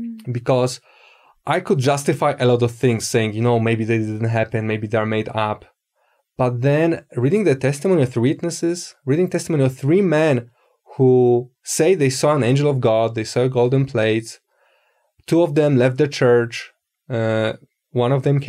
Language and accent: English; Poland; English is a second language; I come from Poland, from a countryside